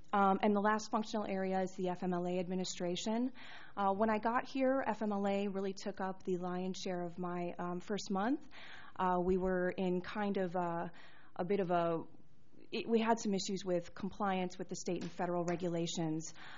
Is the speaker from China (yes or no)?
no; Greendale, Wisconsin, United States; I'm born and raised in Milwaukee County, from Greendale, went to UW-Madison, then went to Northwestern for my master's.